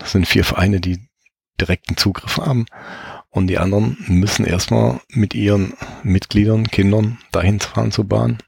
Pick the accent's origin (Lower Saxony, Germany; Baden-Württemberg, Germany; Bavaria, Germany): Baden-Württemberg, Germany; ich komme ursprünglich aus Baden-Württemberg